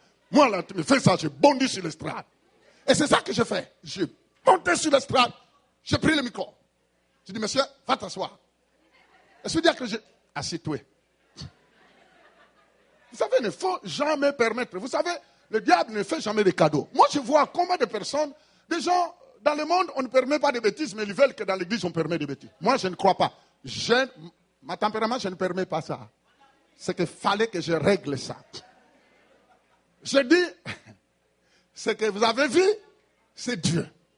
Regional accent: Canada; moi je viens du Canada, je viens de loin

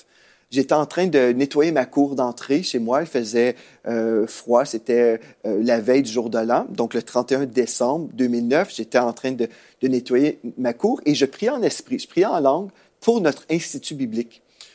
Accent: Quebec, Canada; on doit rentrer chez nous au Québec

